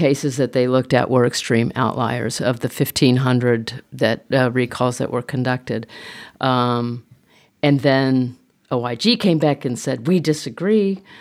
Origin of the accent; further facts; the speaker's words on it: California, United States; I'm a Californian, so I'm way out of my